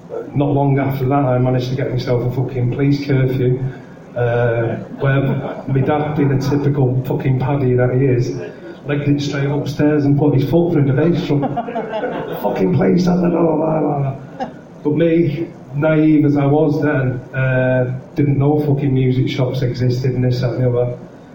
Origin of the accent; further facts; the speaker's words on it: Manchester, North West England, United Kingdom; I'd go for all the members of … on this. I mean, none of us had money, but we were rich in love and life